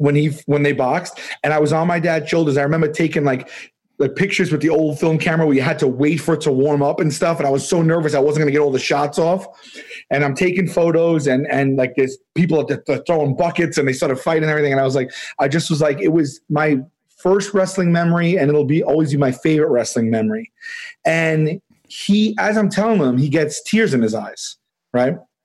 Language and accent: English; Staten Island, New York, United States; I'm from Staten Island.